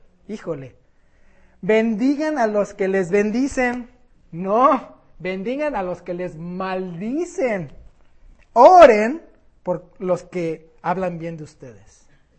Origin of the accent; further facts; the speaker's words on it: Mexico City, Mexico; me acuerdo cuando me llevaba a la escuela de chico en el DF, con todo el tráfico de locura ahí